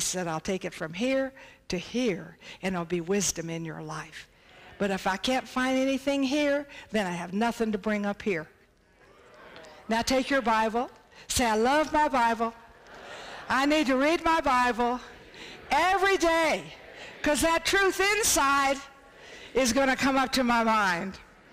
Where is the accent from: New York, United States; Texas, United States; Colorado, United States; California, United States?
Texas, United States; I was raised in Texas. My mother always canned in the summertime.